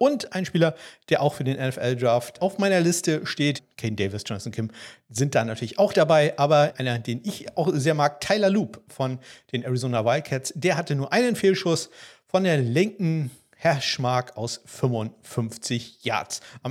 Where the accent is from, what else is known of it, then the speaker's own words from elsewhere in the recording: Kiel, Schleswig-Holstein, Germany; Für mich als Kieler jetzt auch nicht minimal besser, etwas besser als Frankfurt